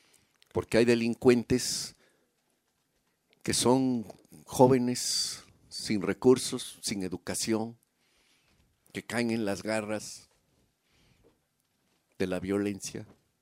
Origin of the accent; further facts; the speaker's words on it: Guerrero, Mexico; born there; El estado de Guerrero, donde yo nací